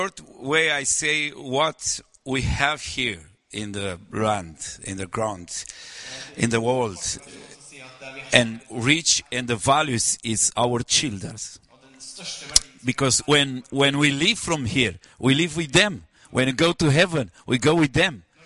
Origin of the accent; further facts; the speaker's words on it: Romania; I'm from Romania. One of the nice country.